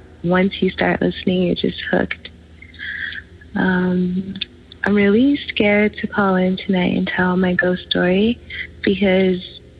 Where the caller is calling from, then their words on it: New York, United States; I am calling from New York.